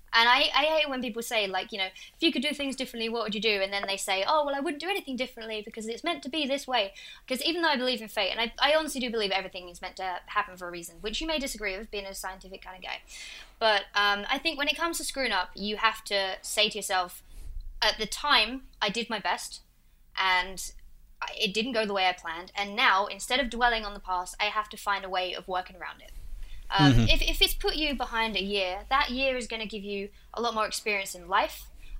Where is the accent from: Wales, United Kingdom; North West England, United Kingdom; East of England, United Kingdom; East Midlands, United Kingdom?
East of England, United Kingdom; accent: Essex; That's what Essex is. And that's what my accent is, like Russell Brand.